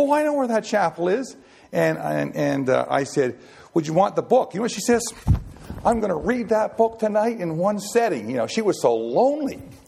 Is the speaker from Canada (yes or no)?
yes; East Raggedy Island, Nova Scotia, Canada; I used to be one in Nova Scotia. Got talking about cranberries, and then where I was raised in East Raggedy Island